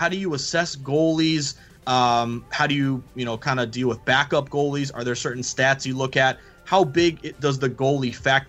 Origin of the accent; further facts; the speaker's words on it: Boston, Massachusetts, United States; I'm from Boston. I'm a Bruins fan.